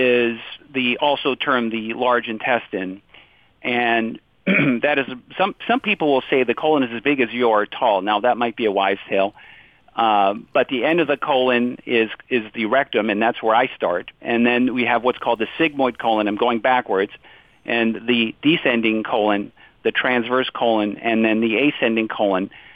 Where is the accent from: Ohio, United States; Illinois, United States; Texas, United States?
Ohio, United States; I'm from Ohio originally and went into medicine.